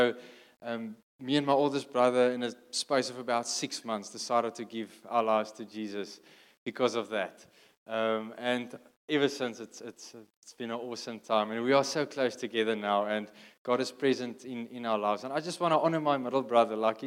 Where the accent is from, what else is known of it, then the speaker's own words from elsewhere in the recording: Kimberley, Northern Cape, South Africa; So I grew up in Kimberley in the Northern Cape, right in the middle of South Africa, in a Christian home.